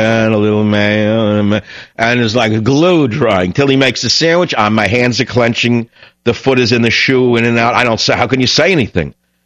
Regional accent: New York, United States; Remember, I grew up in New York where one deli man in one appetizing store on Long Island could serve 43 people in about 14 minutes.

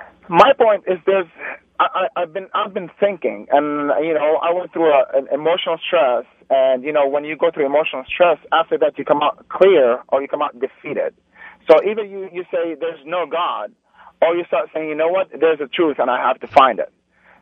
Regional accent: Beirut, Beirut Governorate, Lebanon; born or raised there; now in United States

